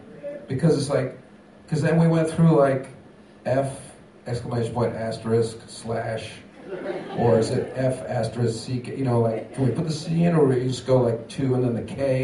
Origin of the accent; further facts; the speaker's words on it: New York, United States; I got the title because I was up in Massachusetts, and I'm from New York, as we know.